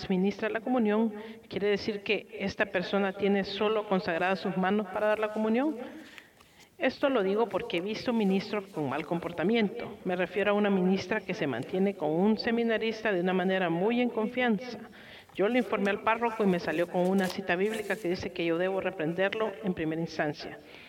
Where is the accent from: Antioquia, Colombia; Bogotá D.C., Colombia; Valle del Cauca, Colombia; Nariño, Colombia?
Antioquia, Colombia; Medellín; de Medellín, Colombia.